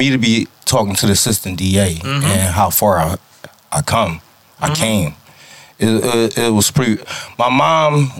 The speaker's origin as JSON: {"language": "English", "town": "Philadelphia", "region": "Pennsylvania", "country": "United States", "said": "So we're all from West Philly, but different parts of West Philly."}